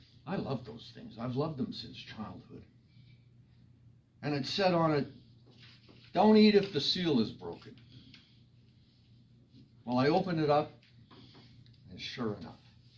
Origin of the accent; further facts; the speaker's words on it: New York City, New York, United States; born there; As you may know, I was born in New York City, the Upper East Side. Although I recently moved out west for the movie business, of course.